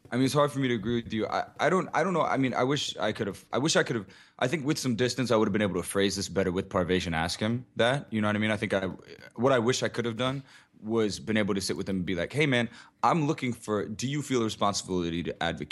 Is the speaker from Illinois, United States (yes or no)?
no; Tampa, Florida, United States; When growing up in Tampa, growing up where I grew up, everyone was a Republican only because their parents were Republican.